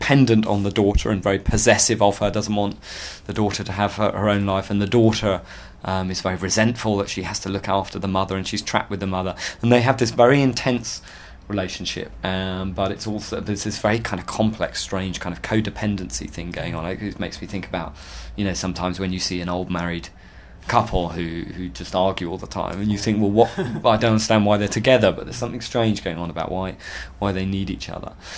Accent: England, United Kingdom; especially for me being an English director

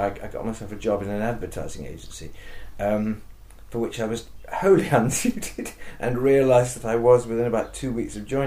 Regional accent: London, United Kingdom; as a Londoner and also as a theatre lover, do I really want to spend the rest of my working life outside London?

